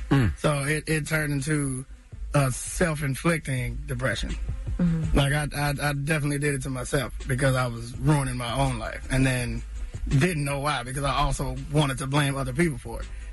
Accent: Tallahassee, Florida, United States; I felt like I wasn't valued in a place that I value so much that it's in my name. You know what I'm saying? Like, it's

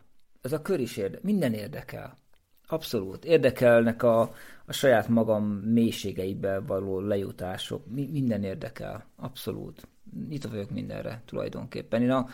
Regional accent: Hungary; így első magyarként értem el, tehát az első magyar teljesítő lettem

